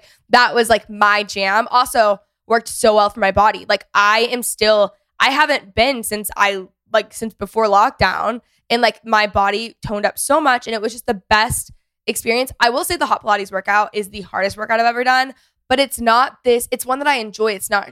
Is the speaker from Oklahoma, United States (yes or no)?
no; Texas, United States; I grew up in North Texas. And it's like one of the most competitive regions for sports.